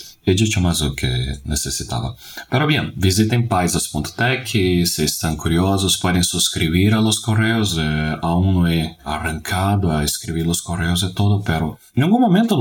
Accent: Belém, Pará, Brazil; un grupo de usuarios llamados Tasafo, que es de mi ciudad natal, Belén.

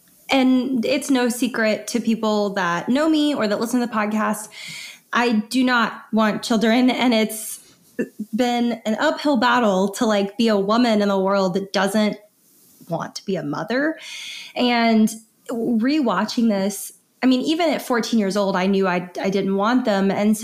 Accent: Alabama, United States; my home state's Alabama.

